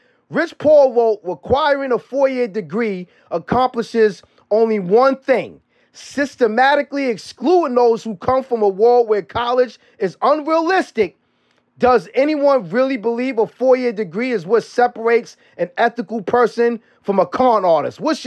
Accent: Bronx, New York, United States; And me, being from the same boat growing up in the Mean Project in the South Bronx, all right?

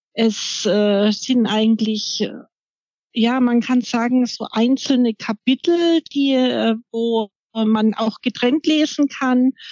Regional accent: Rhöndal, Bavaria, Germany; born there; geboren in Rhöndal bei Coburg, das ist im Frankenland.

